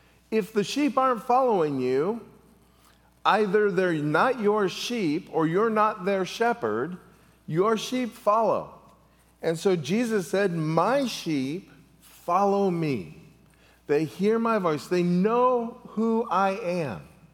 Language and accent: English; California, United States; Well, I was from California, and I looked like this